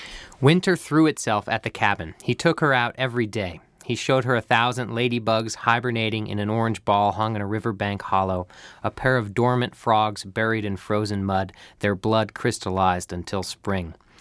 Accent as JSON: {"language": "English", "town": "Cleveland", "region": "Ohio", "country": "United States", "tie": "born or raised there", "said": "I grew up in Cleveland, so all that was just so different for me."}